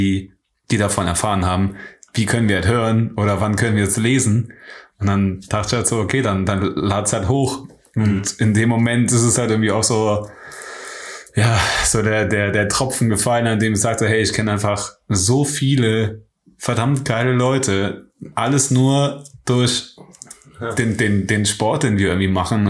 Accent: Trier, Rhineland-Palatinate, Germany; now in Cologne, Germany; ich bin ja in Trier aufgewachsen, habe da dann den Bachelor gemacht und bin dann nach Köln gezogen, um den Master zu machen.

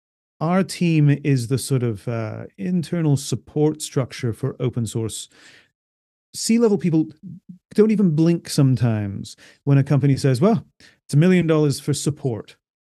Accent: United States; I grew up mostly in America.

